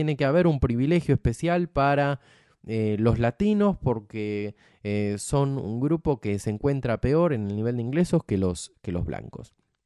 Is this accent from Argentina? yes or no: yes; Argentina; Que por supuesto a mí como argentino me da orgullo que la Argentina levante estas banderas cuando nadie las levanta.